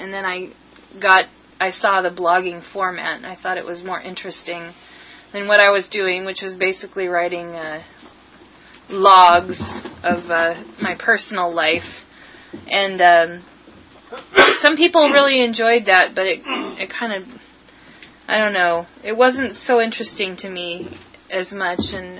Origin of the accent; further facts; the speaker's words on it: Washington, United States; now in Quebec, California, United States; Well, you see, I'm from Washington State